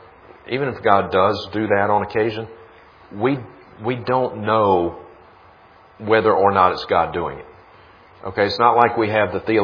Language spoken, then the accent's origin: English; Mississippi, United States; now in Montana, United States; I grew up in Mississippi, and one of my best friends is a guy named Chad Stewart. Chad and I grew up together. We've known each other ever since we were toddlers. But he's still in Mississippi. I'm in Montana.